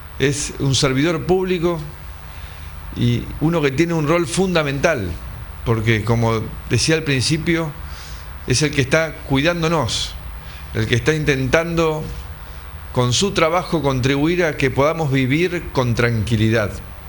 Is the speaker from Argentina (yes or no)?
yes; Argentina; como argentino